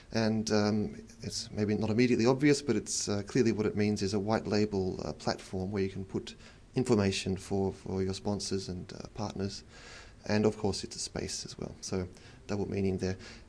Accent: Sydney, New South Wales, Australia; now in Netherlands; Originally Sydney, Australia, but now living in the Netherlands, where our team has its headquarters just outside the European Space Agency ESTEC facility

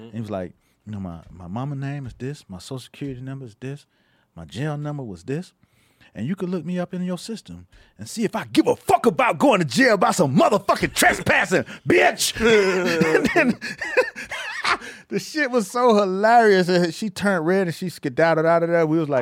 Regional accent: Miami, Florida, United States; And because I was from Miami, I was fresh out of Miami.

